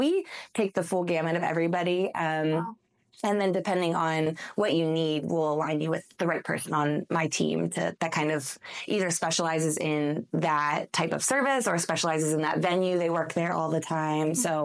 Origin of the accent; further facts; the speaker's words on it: Middletown, Maryland, United States; also born or lived in Atlanta; now in New Market, United States; And I live now in Newmarket, which is, again, near Frederick, but on this side of 70. But Maryland, born and raised. I lived in Atlanta for a little bit right out